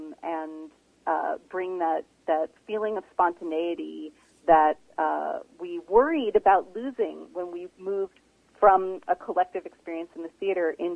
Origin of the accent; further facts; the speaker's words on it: New York, United States; now in Vancouver, Canada; Yes, I came here 6.5 years ago, indeed from New York.